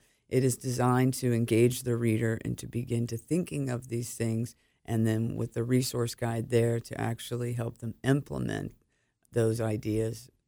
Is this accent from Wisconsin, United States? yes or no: no; Amelia, Ohio, United States; Sure. So I grew up in Amelia, Ohio.